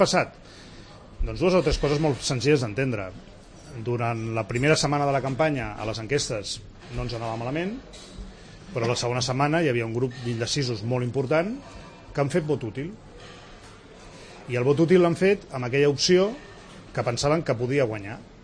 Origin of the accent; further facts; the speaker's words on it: Barcelona, Catalonia, Spain; jo sóc del Baix Guinardó, que tothom diu, on està això, no? Doncs és un barri petit sí, que hi ha entre el Guinardó